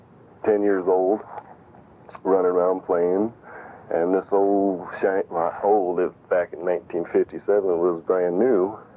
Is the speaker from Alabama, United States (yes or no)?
no; Santa Cruz, California, United States; I was born in Central California and raised, and eventually started, once I graduated out of high school, moving north.